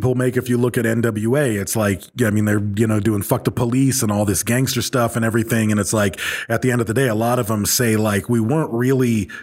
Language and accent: English; Michigan, United States; born there; moved away; I mean, I was born in Michigan and I came in 89.